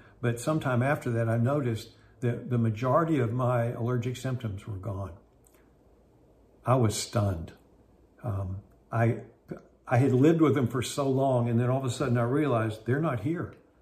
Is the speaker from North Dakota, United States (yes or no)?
no; West Virginia, United States; When I was growing up in West Virginia, there was a time in my life where I developed very serious allergies.